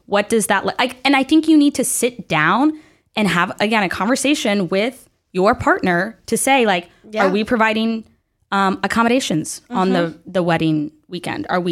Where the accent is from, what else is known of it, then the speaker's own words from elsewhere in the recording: the South, United States; I grew up in the South